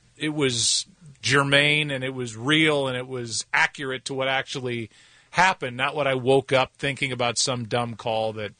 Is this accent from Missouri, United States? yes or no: yes; St. Louis, Missouri, United States; I come from St. Louis, which is a huge soccer town